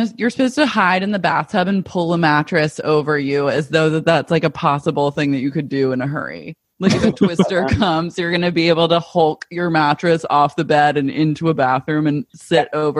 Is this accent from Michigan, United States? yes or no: no; Oklahoma, United States; I'm from Oklahoma, so that oh, resonated.